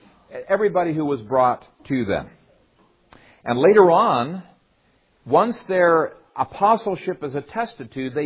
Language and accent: English; Ethiopia; In the country we grew up in Ethiopia